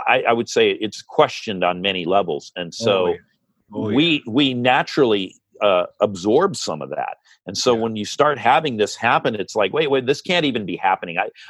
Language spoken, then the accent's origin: English; Santa Monica, California, United States; born there; I was born in Santa Monica. And although I've lived elsewhere, I seemingly have always come back here